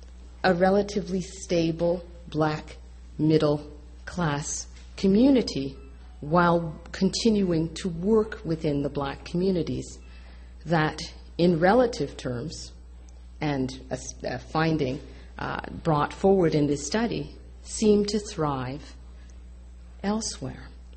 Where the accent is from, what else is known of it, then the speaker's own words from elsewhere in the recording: LaSalle, Ontario, Canada; These are the kids I played with when I grew up in LaSalle.